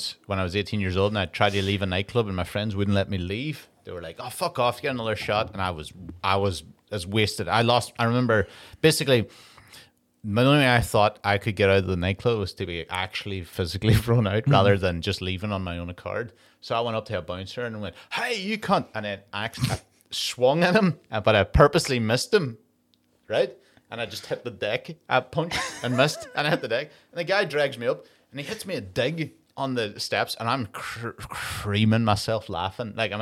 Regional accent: Ireland; Especially as an Irish person, it's so offensive.

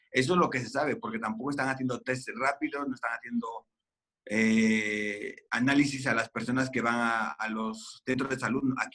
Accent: Spain; now in Mexico; soy español, llevo 12 años en México, entre Monterrey y Ciudad de México.

